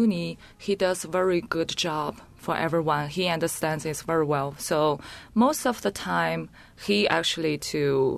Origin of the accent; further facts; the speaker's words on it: Beijing, China; also born or lived in United States; Oh, I'm from China, Beijing. And I did my undergraduate at China Conservatory of Music. So I got my bachelor degree there, and I came over to IU in 2003.